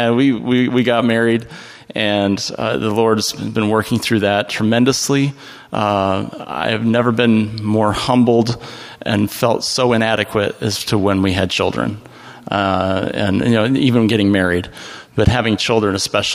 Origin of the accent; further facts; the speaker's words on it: Michigan, United States; So, I grew up in the Christian schools and then went off to college. I went to college 15 minutes from home. So again, this bubble only gets stronger and more reinforced. It was a Christian college, Calvin College in Grand Rapids